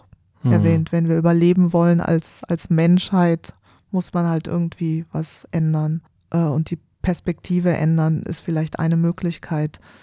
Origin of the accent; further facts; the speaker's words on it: Berlin, Germany; so als Berliner, sind halt in der Stadt